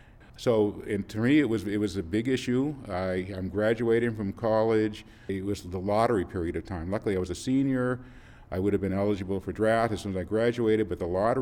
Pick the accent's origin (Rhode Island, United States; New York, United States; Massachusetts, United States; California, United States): Massachusetts, United States; Quincy; born there; I was born in Quincy, Massachusetts in 1948.